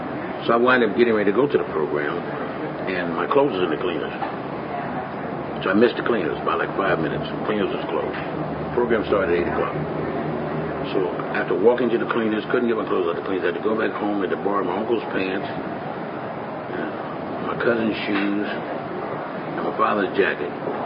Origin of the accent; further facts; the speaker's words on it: Philadelphia, Pennsylvania, United States; Basically, that's when we grew up in church in West Philadelphia.